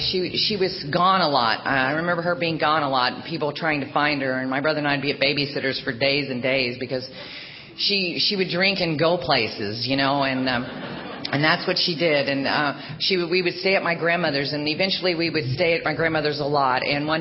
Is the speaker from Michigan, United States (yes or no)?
no; Oklahoma, United States; born there